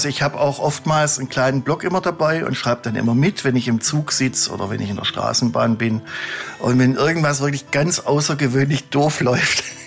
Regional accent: Baden-Württemberg, Germany; ich habe es als Schwabe geschafft

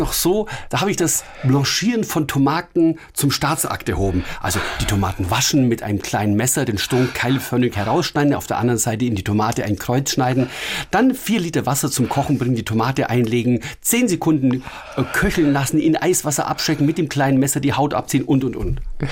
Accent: Hohenschwangau, Bavaria, Germany; also born or lived in Füssen; Also ich bin in Füssen geboren und in Hohenschwangau aufgewachsen mit Blick auf das Schloss

